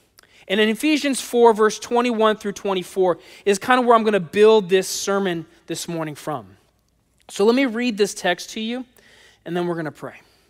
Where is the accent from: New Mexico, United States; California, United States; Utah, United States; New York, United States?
California, United States; Now, growing up in California, if you don't know this, California is the eighth largest economy in the world.